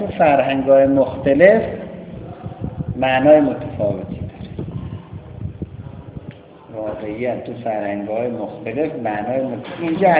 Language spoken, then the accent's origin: Persian; Iran; بالاخره ما ایرانی هستیم، ما شیعه هستیم، ما مسلمان هستیم، ما اینجا هستیم.